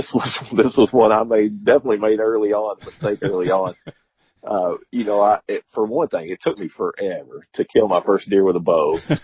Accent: Kentucky, United States; now in Georgia, United States; I'm originally from Kentucky, so known for, you know, a little bit bigger bucks

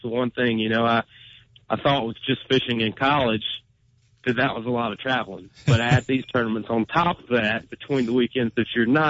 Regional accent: Gaffney, South Carolina, United States; Me and Jacob have a good old time. We're both from Gaffney.

